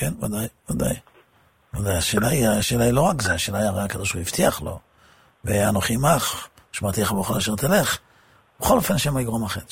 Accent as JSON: {"language": "Hebrew", "town": "Netanya", "region": "Central District", "country": "Israel", "tie": "born or raised there", "said": "אני לא גדלתי במקום שהוא מקום תורה מובהק, אני גדלתי בנתניה, וכשאני הייתי בנתניה, נתניה הייתה ממש עיר הנידחת. זאת הייתה עיר הפשע של מדינת ישראל."}